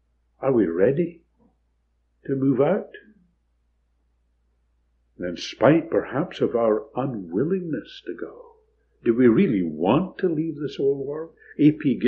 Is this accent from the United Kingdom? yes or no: yes; Scotland, United Kingdom; When our kids were small, being a Scot, I had to find a way to supply them with pocket money.